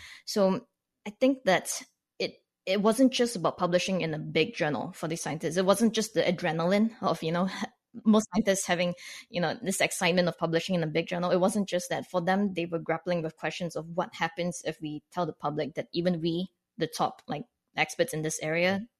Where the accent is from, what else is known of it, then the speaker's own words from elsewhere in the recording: Canada; This is totally bizarre to me as a non-American, as a Canadian looking in on this.